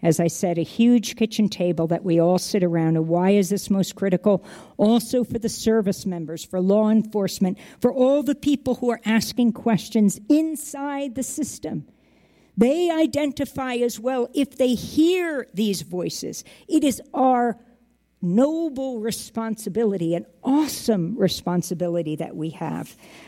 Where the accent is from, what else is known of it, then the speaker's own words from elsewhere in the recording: New York, United States; I come from New York, and it was a Thursday when we heard